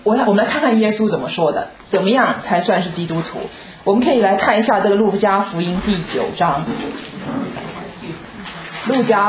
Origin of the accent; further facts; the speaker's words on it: China; now in United States; 我在美国住了19年，我去了中国大陆2年，